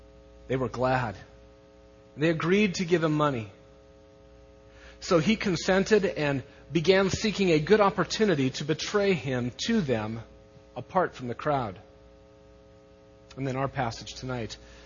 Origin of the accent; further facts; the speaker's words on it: Scotts Bluff, Nebraska, United States; but they did in my hometown of Scotts Bluff, Nebraska.